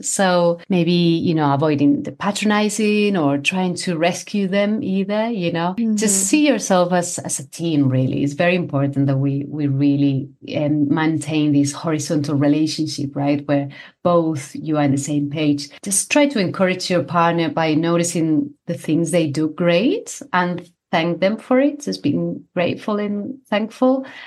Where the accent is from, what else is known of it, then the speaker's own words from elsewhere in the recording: Spain; now in United Kingdom; You know, I'm from Spain, actually, and I live in the UK, but my mom lives here in the UK.